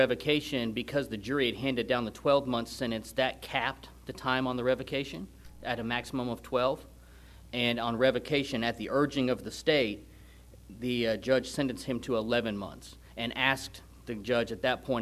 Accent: Granbury, Texas, United States; I'm from Granbury.

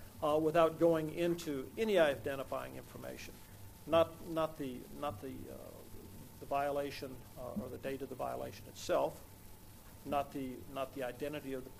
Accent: Fort Worth, Texas, United States; from Fort Worth.

